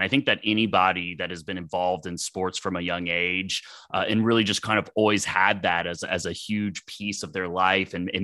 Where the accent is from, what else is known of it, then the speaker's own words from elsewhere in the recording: Dallas, Texas, United States; I grew up in Dallas, Texas, and grew up during a time when the Dallas Cowboys were actually a good football team